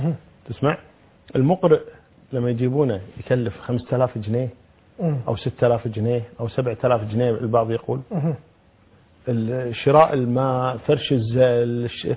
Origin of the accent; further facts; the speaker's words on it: Kuwait; أنا الحمد لله ما عندنا في الكويت